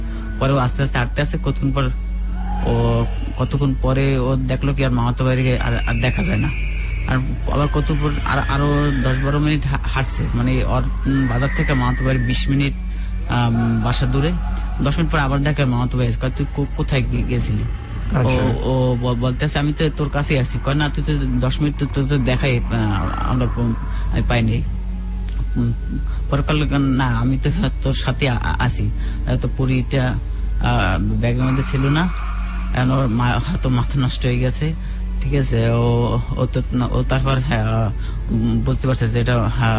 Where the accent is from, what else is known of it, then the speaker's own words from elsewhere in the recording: Barisal, Barisal Division, Bangladesh; আমি আমার বাড়ি বরিশাল, আমি ঢাকা সরকারি তৃতীয় কলেজে ম্যাথে অনার্স করতে আছি।